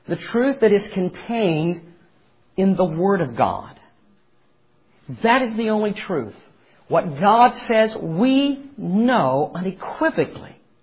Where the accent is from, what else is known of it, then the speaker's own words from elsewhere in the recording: Ohio, United States; I was raised in Ohio, or for those who are more grammatically want to see correctness, reared in Ohio.